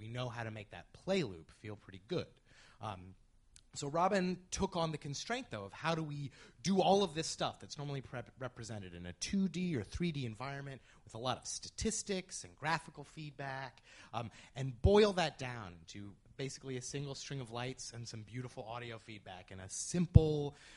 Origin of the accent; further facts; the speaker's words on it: West Coast, United States; it's like 8 a.m. on a Sunday because I'm from the West Coast. So